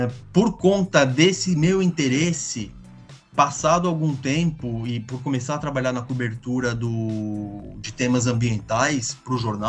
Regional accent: São Paulo, Brazil; Eu sou da cidade de São Paulo

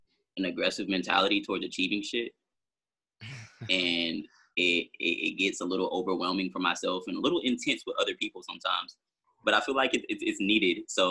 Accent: Havelock, North Carolina, United States; I am from North Carolina, Havelock Military Base, where I was born.

